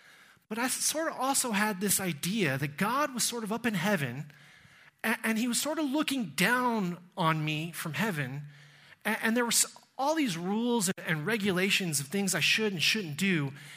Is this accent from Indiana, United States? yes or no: no; Texas, United States; you know I'm American, and I was raised in Texas, and that means I was raised Southern Baptist.